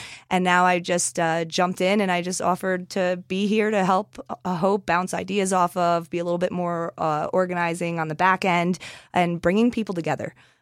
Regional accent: Liberty, United States; bringing more of this kind of community programming to Liberty, that my hometown, is definitely something that I want to see happen

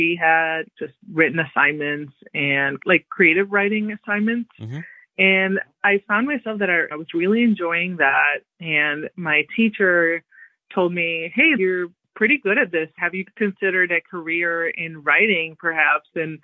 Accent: Girona, Catalonia, Spain; also born or lived in Tarragona; I grew up mostly in Girona, which is an hour north of that. So about between Barcelona and the south of France, to make it easy for people.

